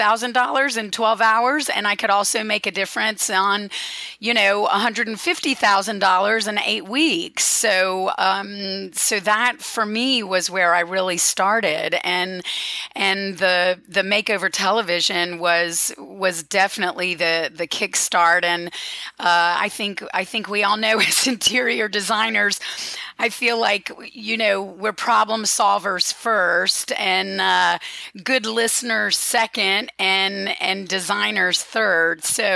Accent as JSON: {"language": "English", "town": "High Point", "region": "North Carolina", "country": "United States", "tie": "born or raised there", "said": "I was actually born and raised in High Point, North Carolina, which a lot of people know and think of as the furniture capital of the world."}